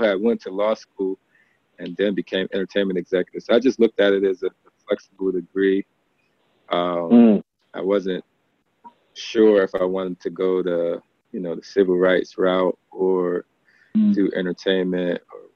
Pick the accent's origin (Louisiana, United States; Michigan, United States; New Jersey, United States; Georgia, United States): New Jersey, United States; Passaic; I'm originally from Passaic, New Jersey, which is right outside of Newark. 10 miles from Times Square, New York City. Grew up in an inner city environment, public housing, public schools that, you know, were underfunded, under-resourced.